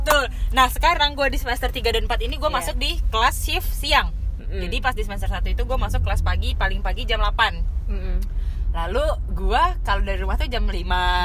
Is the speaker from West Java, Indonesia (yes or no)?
yes; Bekasi, West Java, Indonesia; Dan lu tau kan kayak gue kan anak Bekasi ya